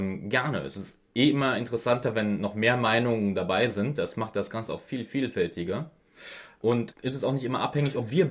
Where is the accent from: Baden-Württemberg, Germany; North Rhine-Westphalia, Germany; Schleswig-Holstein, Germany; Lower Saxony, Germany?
North Rhine-Westphalia, Germany; Kempen; Kempen, Niederrhein.